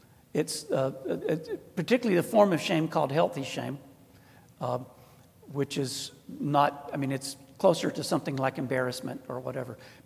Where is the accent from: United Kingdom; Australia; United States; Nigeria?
United Kingdom; England; I'm an Englishman, you know.